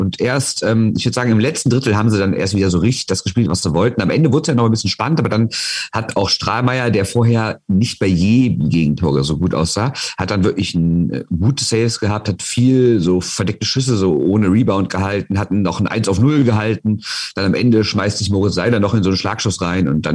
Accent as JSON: {"language": "German", "region": "Rhineland", "country": "Germany", "said": "es ist bei uns im Rheinland ein völlig gängiger Spruch"}